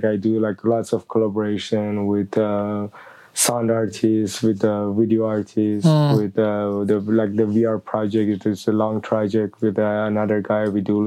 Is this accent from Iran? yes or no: yes; Iran; moved away as an adult; now in Paris, France; the first thing I can say, I'm from Iran, which is, I think, it's a quite a special things I always carry with me